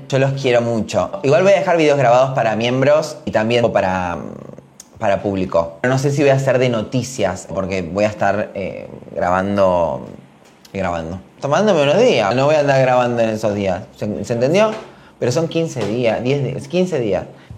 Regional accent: Córdoba, Argentina; Vengo del interior. Porque vengo de un pueblo de Córdoba. Córdoba tiene un pueblo y ese pueblo tiene otro pueblo alejado de ese pueblo. Y ese pueblo, de ahí vengo yo.

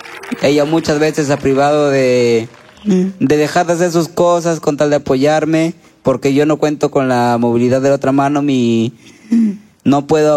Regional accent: Chepén, La Libertad, Peru; yo soy de Chepén.

